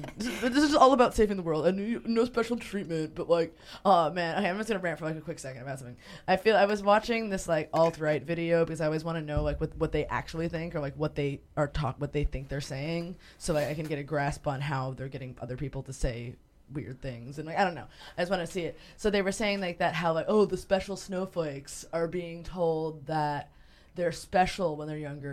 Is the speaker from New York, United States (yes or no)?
yes; Brooklyn, New York, United States; Yeah, I grew up in Brooklyn, you know.